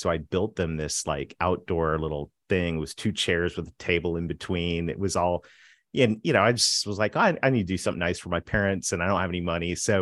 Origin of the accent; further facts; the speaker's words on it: Canada; I am Canadian.